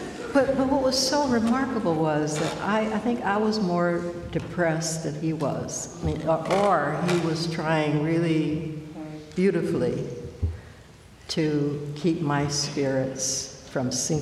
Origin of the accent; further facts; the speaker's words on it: Georgia, United States; I grew up in Georgia. And you kind of had to be active to get out of there at the time.